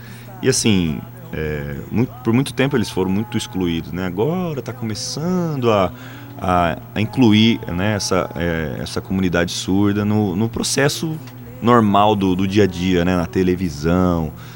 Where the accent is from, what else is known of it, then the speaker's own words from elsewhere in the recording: Campo Grande, Mato Grosso do Sul, Brazil; also born or lived in São Paulo; now in Goiânia, Brazil; eu vim de Campo Grande para São Paulo. E fiquei de 2015 até o ano passado, em São Paulo mesmo